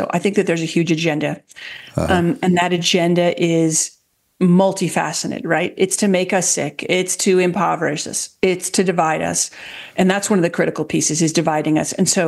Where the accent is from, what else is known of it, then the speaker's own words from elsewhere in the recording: United States; look, I'm American. I'm actually a British citizen as well, but I've lived back home in the U.S. for the last 15 years, 17 years.